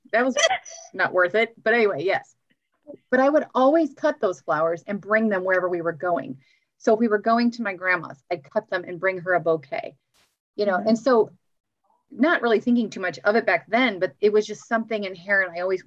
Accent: St. Louis, Missouri, United States; I did. I grew up in St. Louis.

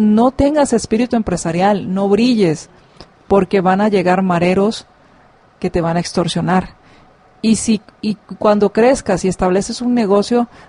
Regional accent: Guatemala; nosotros los que estamos en Guatemala somos el alemán oriental

